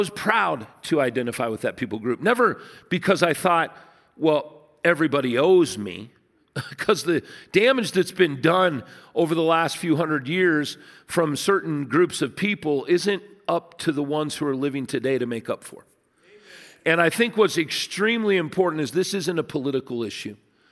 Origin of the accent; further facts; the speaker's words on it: United States; Now, I'm Native American. My grandfather was Osage County Sheriff. I mean, we're Osage Quapaw Indian from my mom's side.